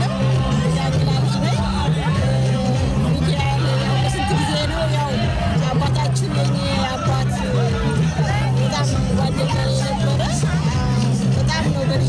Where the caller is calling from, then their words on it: Alexandria, Virginia, United States; እኔ በአሜሪካን በቨርጂኒያ አሌክሳንድሪያ ውስጥ ነው የምገኘው።